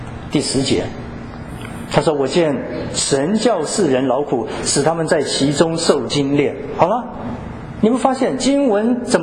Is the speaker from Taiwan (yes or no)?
yes; Tainan, Taiwan; 小的时候在台南